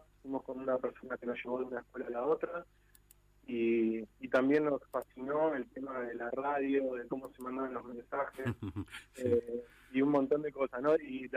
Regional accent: La Plata, Buenos Aires Province, Argentina; porque nosotros somos platenses y lo conocemos medio de los libros o de alguna cosa

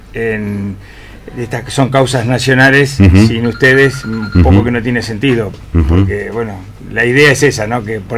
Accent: Mar del Plata, Buenos Aires Province, Argentina; now in Tolhuin, Argentina; Oriundo de Mar del Plata, pero vivo, yo ya decidí hace muchos años vivir en Tolhuin, que es un pueblito muy chiquito de Tierra del Fuego, la tercera ciudad. Y bueno, ahí creo que voy a morir.

